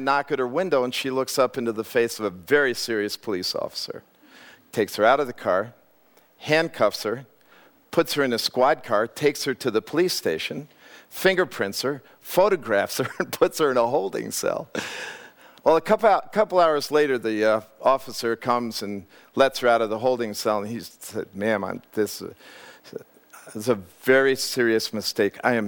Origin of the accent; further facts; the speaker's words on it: Chicago, Illinois, United States; Now, I'm from Chicago. I'm not going to talk a lot about that because it'll make you covet. But I'm from Chicago.